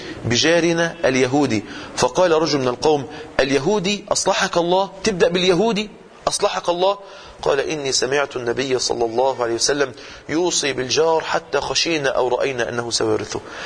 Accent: Mansoura, Dakahlia, Egypt; احنا مثلا عندنا في المنصوره

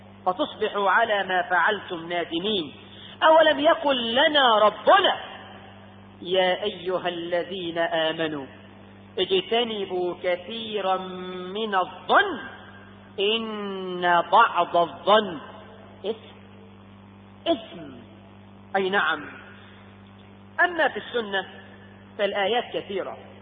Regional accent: Egypt; عندنا في هذا البلد حقيقة احنا كمصريين

